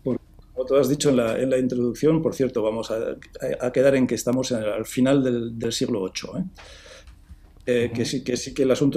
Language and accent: Spanish; France; Yo crecí en Francia y allí el cantar